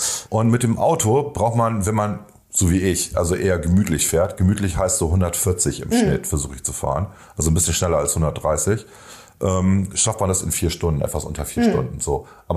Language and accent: German; Bremen, Germany; wir merken das ja nicht als Bremer